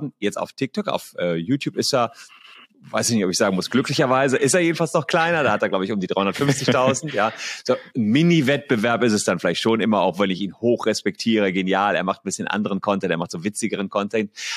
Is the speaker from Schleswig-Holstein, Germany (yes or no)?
no; Gevelsberg, North Rhine-Westphalia, Germany; bei uns in Gevelsberg. Gevelsberg ist da bei Ennepetal, Wuppertal, Hagen.